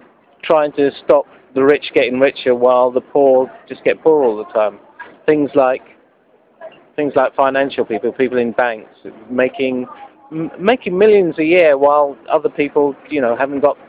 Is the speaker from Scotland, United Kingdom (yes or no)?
no; Hackney, London, United Kingdom; I'm down here from Hackney.